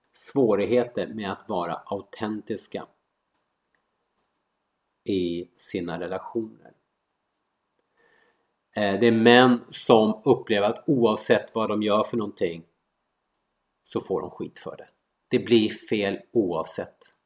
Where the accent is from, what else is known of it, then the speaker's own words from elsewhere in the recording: Stockholm, Stockholm County, Sweden; jag är svensk. Jag är uppfostrad i Sverige, så jag har ju mitt hjärta i Sverige. Och i Stockholm.